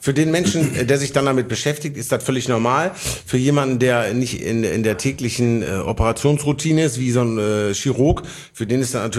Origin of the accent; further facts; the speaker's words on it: Oberhausen, North Rhine-Westphalia, Germany; ich komme aus Oberhausen, ich kenne Oberhausen genauso gut wie Bottrop